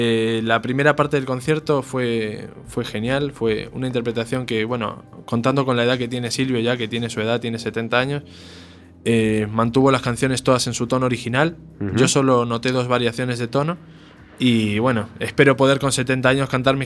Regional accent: Argentina; now in A Coruña, Spain; Después, tirando ya hacia mi tierra, hacia Argentina, yo creo que mi mayor referente es

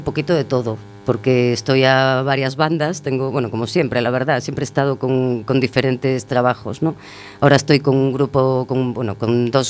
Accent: Pontevedra, Galicia, Spain; esa carrera tenía que hacerla en mi ciudad natal, que era Pontevedra.

